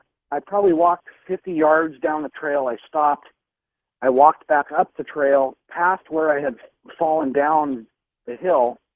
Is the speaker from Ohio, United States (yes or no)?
no; Montana, United States; Yeah, I've been in the woods. I grew up in Montana.